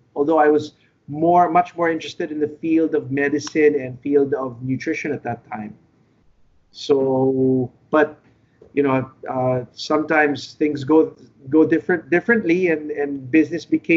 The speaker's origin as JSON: {"language": "English", "country": "New Zealand", "tie": "born or raised there", "moved": "as an adult", "said": "No, I actually studied my university in New Zealand. I grew up in New Zealand. My parents moved there back in 1983."}